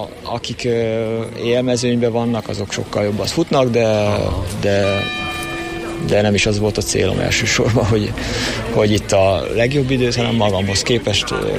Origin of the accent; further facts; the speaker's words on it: Nyíregyháza, Szabolcs-Szatmár-Bereg, Hungary; Én Nyíregyházáról jöttem.